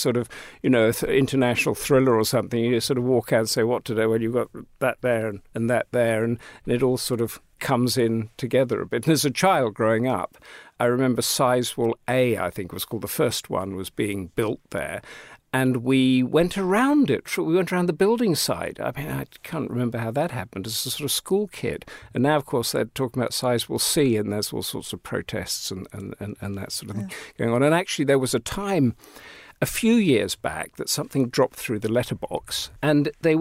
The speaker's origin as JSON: {"language": "English", "town": "Bury St Edmunds", "region": "East of England", "country": "United Kingdom", "tie": "born or raised there", "also_born_or_lived": "Saxmundham", "said": "I grew up around Bury St Edmunds and then Saxmundham, sort of inland and then on the coast."}